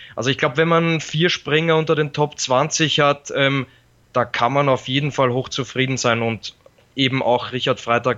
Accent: Austria; ich als Österreicher

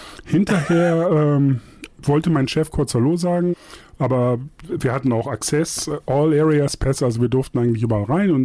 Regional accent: Buxtehude, Lower Saxony, Germany; Also Hamburg ist meine Heimat. Buxtehude komme ich her, ist auch meine Heimat.

